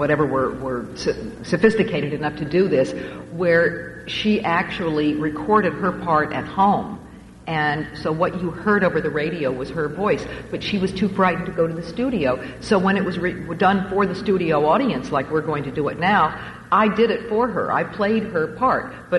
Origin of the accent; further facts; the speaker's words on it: Hollywood, California, United States; you think of the dinner conversation, the glamorous dinner conversation of growing up in Hollywood.